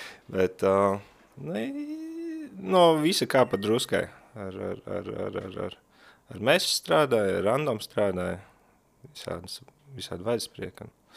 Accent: Cēsis, Cēsis Municipality, Latvia; Esmu no Cēsīm, jā.

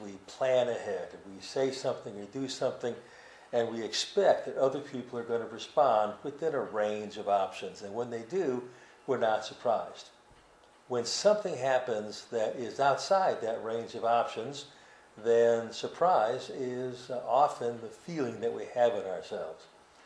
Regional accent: Germany; also born or lived in Austria; I was born in Austria and lived in Germany after my adopted father married my mother and adopted us.

